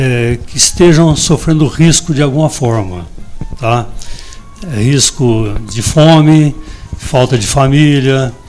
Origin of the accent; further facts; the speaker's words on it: Guaxupé, Minas Gerais, Brazil; Sou de Guaxupé.